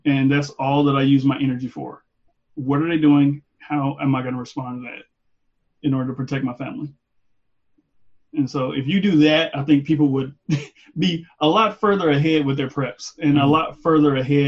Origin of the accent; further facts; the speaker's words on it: Tulsa, Oklahoma, United States; now in Memphis, United States; Yeah, well, I'm from Tulsa, Oklahoma, and just kind of by way living in Memphis right now.